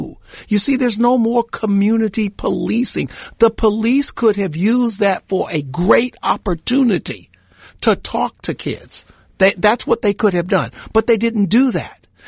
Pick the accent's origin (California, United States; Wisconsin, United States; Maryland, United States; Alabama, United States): Maryland, United States; I think about my experiences growing up in Prince George's County when I was a young African-American man, a boy.